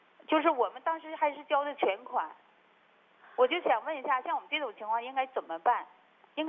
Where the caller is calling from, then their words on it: Tieli, Heilongjiang, China; 我是铁力市的听众。